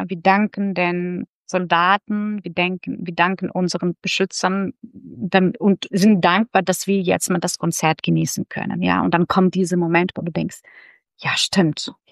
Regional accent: Lviv, Lviv Oblast, Ukraine; Also Lviv betrachte ich als meine Heimatstadt. Ja. Da habe ich studiert, da lebt auch ein Teil meiner Familie. Meine Eltern leben dennoch in der Nähe von Lviv, das ist so ein ganz kleines Städtchen, Radechiv.

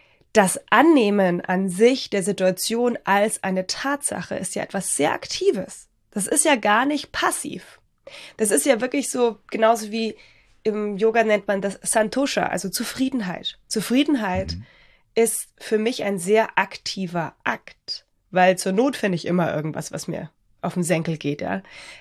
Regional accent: Bavaria, Germany; wie man bei uns in Bayern sagt.

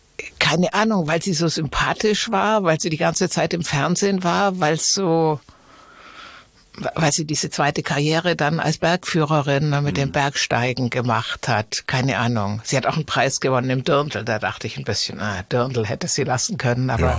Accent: Southern Germany, Germany; Genau, ich komme ja aus Süddeutschland und da sind ja die Biergärten quasi die Attraktion des Sommers.

